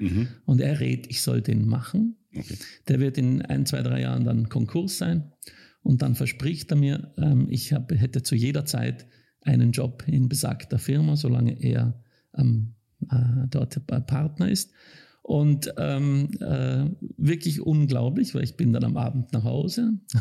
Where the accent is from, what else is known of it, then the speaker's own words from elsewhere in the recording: Vienna, Austria; also born or lived in St. Gallen, Switzerland; ich bin, wie gesagt, in Wien zur Schule gegangen, ganz klassisch.